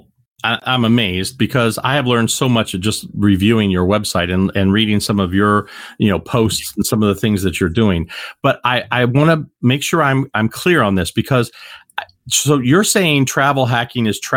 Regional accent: Kentucky, United States; I mean, I grew up in Kentucky, and I know people literally in my circle of influence that don't even own a passport.

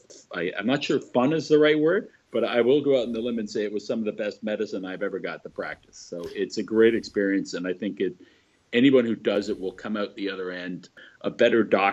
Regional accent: Toronto, Ontario, Canada; I grew up in Avellino's pool hall in Little Italy in Toronto

